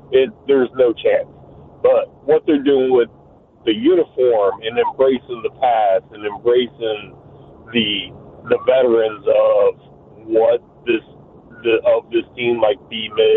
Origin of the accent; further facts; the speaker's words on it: Sullivan, Oklahoma, United States; I grew up in Sullivan, Oklahoma, surrounded by Native country, not too far where Geronimo was imprisoned.